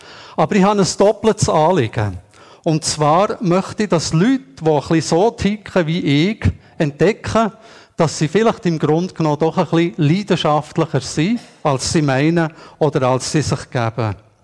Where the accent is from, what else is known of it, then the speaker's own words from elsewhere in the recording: Switzerland; wir sind Schweizer, wir sind nicht so temperamentvoll, wir sind keine Südländer.